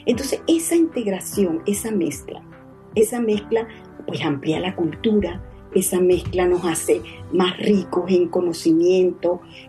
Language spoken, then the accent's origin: Spanish; Venezuela; accent: Venezuelan; Por lo menos yo pienso que yo nunca mi acento venezolano lo voy a perder.